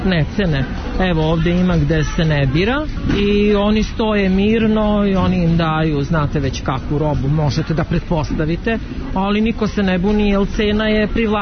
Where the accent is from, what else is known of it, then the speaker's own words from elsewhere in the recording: Vojvodina, Serbia; Ja sam iz Srema.